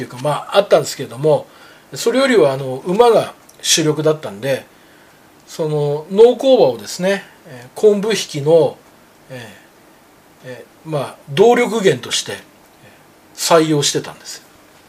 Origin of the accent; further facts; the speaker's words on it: Nemuro, Hokkaido, Japan; 私の実家がね、北海道の根室というところなんですけどね、